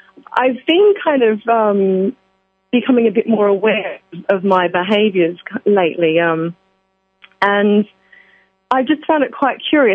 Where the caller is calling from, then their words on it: London, United Kingdom; I'm calling from London.